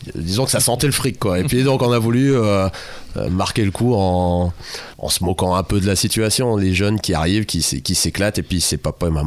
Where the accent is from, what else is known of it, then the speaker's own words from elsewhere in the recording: Mazingarbe, Hauts-de-France, France; Et de Mazingarbe, entre Lens et Béthune.